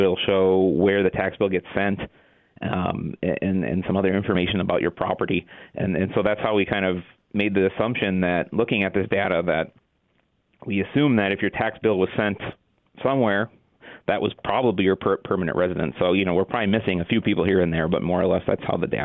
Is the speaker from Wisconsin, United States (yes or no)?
yes; Marshfield, Wisconsin, United States; And I grew up in Marshfield area and had that perception.